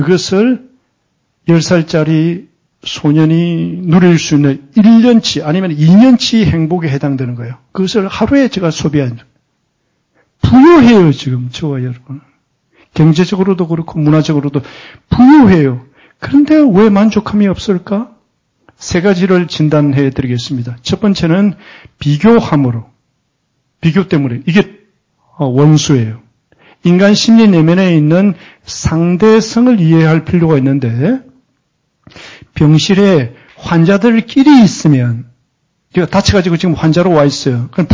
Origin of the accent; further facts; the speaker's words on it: Geoje, South Gyeongsang, South Korea; also born or lived in Busan; 저는 시골에서 자랐는데 10살까지 그제도 한 섬에서 자랐어요. 그러니까 10살, 11살 그 사이에 부산으로 왔거든요.